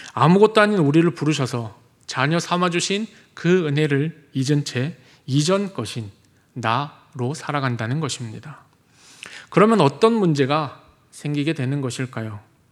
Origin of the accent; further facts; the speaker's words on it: Ulsan, South Korea; 저도 제 고향이 울산인데 제가 울산 사람이라고 말을 하지 않으면 사람들이 제가 울산 사람인지 잘 모르시더라고요. 울산이 사투리가 심하지도 않을 뿐더러 그냥 저 스스로가 생각하기에 제가 사투리를 많이 안 쓴다고 생각을 해서